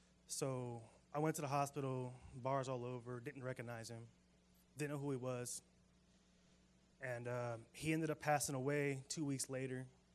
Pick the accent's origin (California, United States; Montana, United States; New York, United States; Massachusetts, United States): California, United States; I'm 25 years old. I'm from Riverside County.